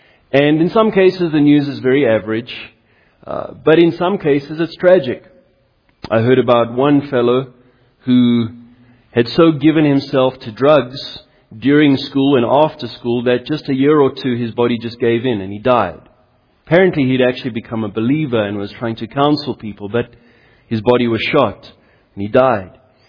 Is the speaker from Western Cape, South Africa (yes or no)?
no; Johannesburg, Gauteng, South Africa; and no offense to our beloveds in Hillbrow. That was my hometown too.